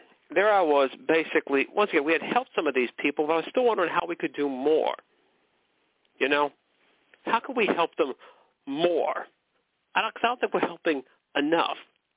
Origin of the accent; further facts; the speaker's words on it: United States; They could hear from my accent that I was from there.